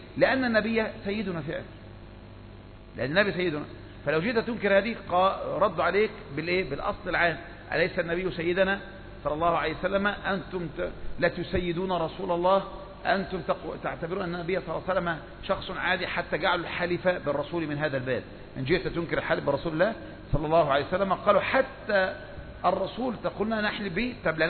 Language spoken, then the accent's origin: Arabic; Egypt; انما احنا عندنا في مصر بناكل بالنبي ونشرب بالنبي